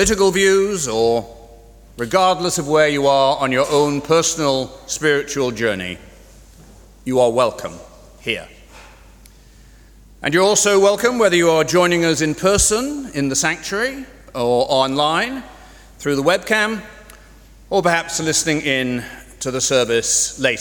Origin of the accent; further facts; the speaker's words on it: Dublin, County Dublin, Ireland; now in United States; I grew up here in Dublin, but for many years I've lived mostly in the United States, including for the last, 30 years or so